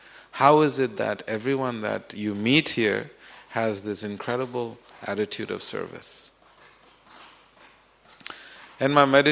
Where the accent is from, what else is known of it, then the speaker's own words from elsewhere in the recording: Mayapur, West Bengal, India; I grew up in Mayapur. You know, Mayapur is a very complex place and very diverse psychologically, intellectually, geographically